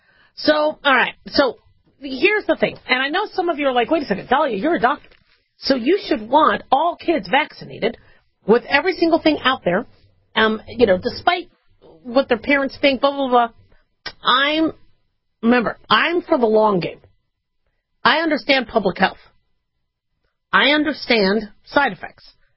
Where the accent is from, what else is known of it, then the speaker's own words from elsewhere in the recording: California, United States; born there; So I was born in California. I'd love to go back and live there.